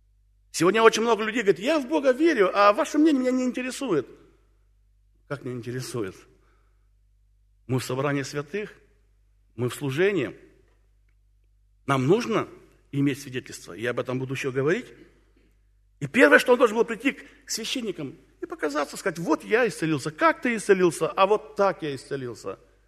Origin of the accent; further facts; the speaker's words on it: Tomsk, Tomsk Oblast, Russia; Я там тоже был не раз, потому что я из Сибири, из Томска.